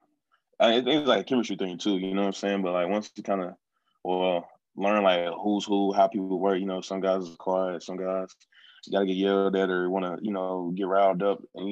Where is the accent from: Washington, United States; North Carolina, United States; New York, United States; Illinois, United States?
Illinois, United States; Chicago; moved away; also born or lived in Texas; I'm originally from Chicago, and I played basketball. And then my family had moved us to Texas.